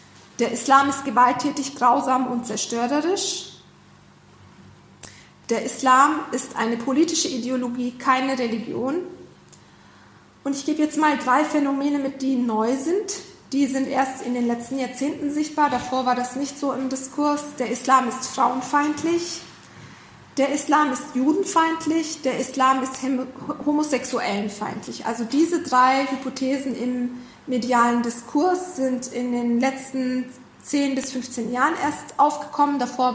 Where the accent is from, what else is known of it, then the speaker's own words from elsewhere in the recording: Augsburg, Bavaria, Germany; ich bin in der dritten Generation in Deutschland, ich bin in Augsburg geboren und aufgewachsen